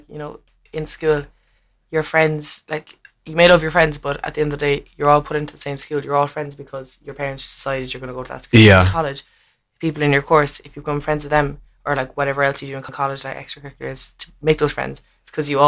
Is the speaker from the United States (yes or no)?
no; Cork, Munster, Ireland; because, again, I'm from Cork, and I came to UC